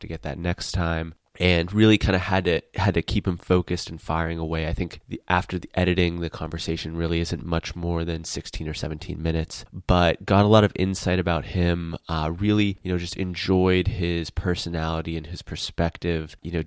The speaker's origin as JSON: {"language": "English", "town": "Pittsburgh", "region": "Pennsylvania", "country": "United States", "tie": "born or raised there", "said": "as someone who was born and raised in Pittsburgh, you say, oh, I'm from Pittsburgh."}